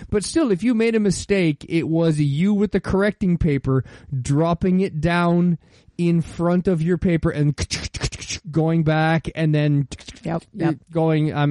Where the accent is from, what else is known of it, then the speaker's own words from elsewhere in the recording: Ontario, Canada; in high school, growing up in Ontario, we needed 2 business credits to get our diplomas to graduate high school